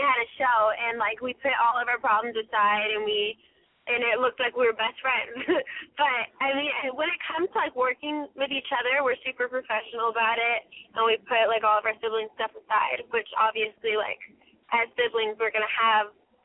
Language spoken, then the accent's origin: English; Colorado, United States; now in Los Angeles, United States; Well, we're from Colorado, and we slowly but surely kind of moved out to L.A. just by going back and forth and stuff with jobs and everything.